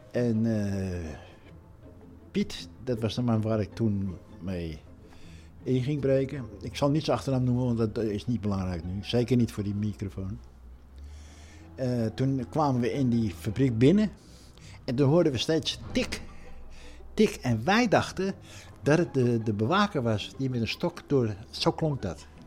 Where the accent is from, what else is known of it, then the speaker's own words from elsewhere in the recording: Netherlands; Maar ik ben Hollander in een Hollands café.